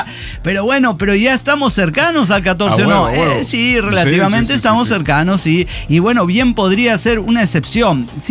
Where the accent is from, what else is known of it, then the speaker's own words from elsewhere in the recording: Puebla, Mexico; Son de partes diferentes de Puebla. Puebla tiene muchas partes y somos de diferentes partes.